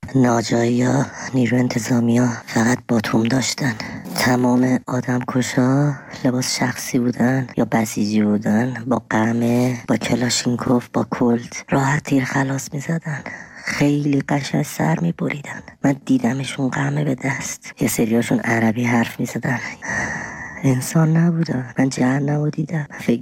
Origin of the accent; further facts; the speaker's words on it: Tehran, Tehran Province, Iran; من از تهرانم.